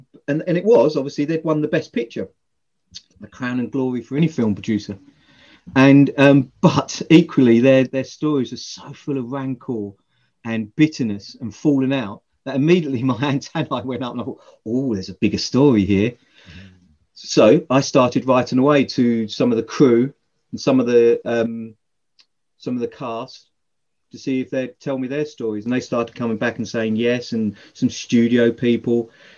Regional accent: East of England, United Kingdom; Well, I'm from Essex, as you can probably tell by my vernacular.

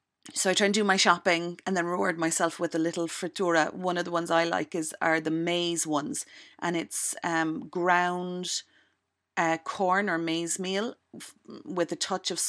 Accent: Ireland; now in Cuba; I'm Irish

